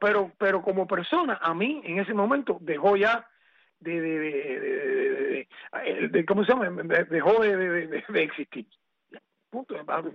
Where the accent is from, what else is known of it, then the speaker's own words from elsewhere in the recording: Cuba; Nosotros cubanos no decimos que tenemos un médico, nosotros tenemos el mejor médico del mundo.